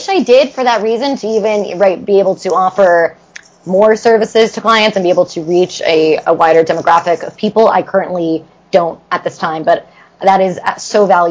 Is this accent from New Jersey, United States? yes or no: yes; New Jersey, United States; And I will admit, I didn't go very far. I'm from New Jersey.